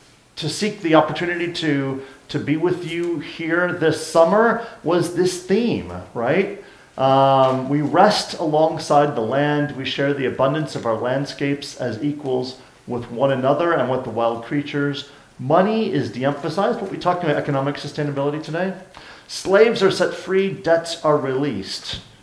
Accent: Eau Claire, Wisconsin, United States; I'm from Eau Claire, Wisconsin.

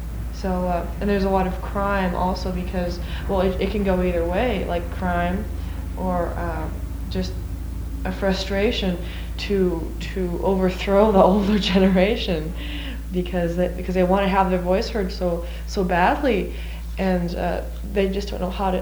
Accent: Washington, United States; No, I'm from Washington.

